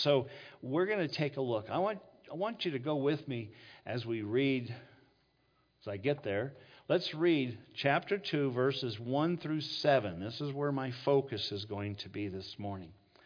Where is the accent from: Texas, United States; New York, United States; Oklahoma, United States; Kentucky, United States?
Texas, United States; El Paso; Now me, I would have to travel all the way to El Paso, Texas. Yes, I know. You never thought that I was from Texas.